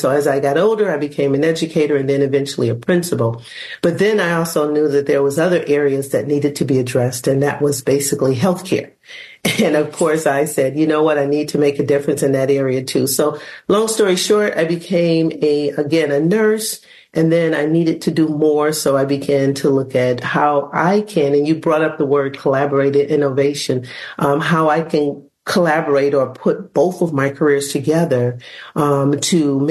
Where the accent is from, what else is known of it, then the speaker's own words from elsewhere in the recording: Michigan, United States; I'm originally from Michigan, and I worked in the education system because of where I lived.